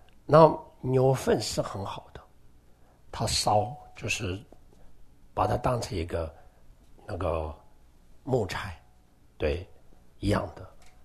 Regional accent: Tibet, China; 那你既然我们西藏人的父母的概念的话

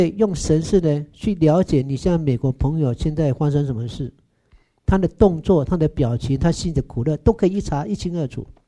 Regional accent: Taiwan; 你看我们台湾人布施心多强

